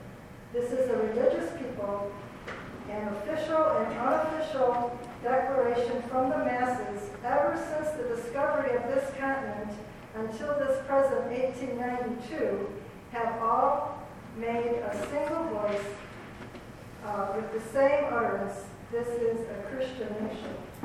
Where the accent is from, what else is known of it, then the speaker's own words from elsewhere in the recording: Plano, Texas, United States; I'm from Plano.